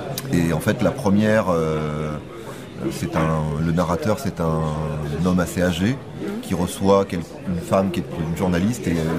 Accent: France; Mon père était américain, moi je suis français. J'ai même pas la double nationalité parce que mes parents n'étaient pas mariés.

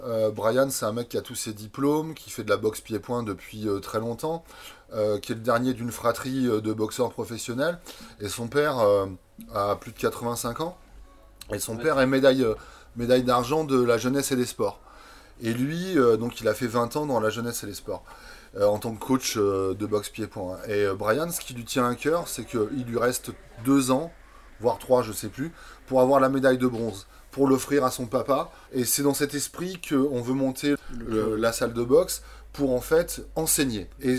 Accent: Pons, Nouvelle-Aquitaine, France; Moi, je suis né à Cognac, mais je suis un enfant de Pont. J'ai été élevé par mes grands-parents à Pont. Voilà, quoi. Bon, j'ai des origines italiennes aussi à côté

